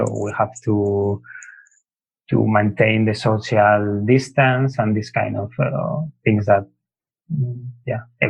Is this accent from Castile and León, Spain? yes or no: yes; Soria, Castile and León, Spain; English is a second language; also born or lived in Valencia; My family is from Soria in Castilla y León, which is a region in north of Spain, close to Madrid.